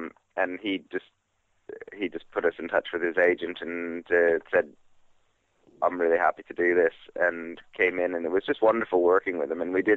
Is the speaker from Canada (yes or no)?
yes; Canada; I was 10 when Colin left, but I grew up in Canada